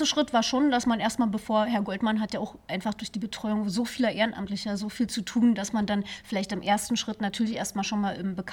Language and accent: German; Nennhausen, Brandenburg, Germany; eine kleine Ausgrabung in Nennhausen, meinem Heimatort, wo ich dann schon als Kind am Rand gesessen habe